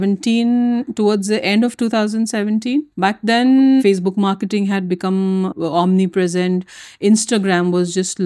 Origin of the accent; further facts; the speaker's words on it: Jeddah, Makkah Province, Saudi Arabia; moved away as an adult; also born or lived in India; now in Dubai, United Arab Emirates; So I was born and brought up in Saudi Arabia, Jeddah to be specific. I did my schooling there. Then I went to India to do my BBA and my MBA. Then I got married and I moved to Dubai.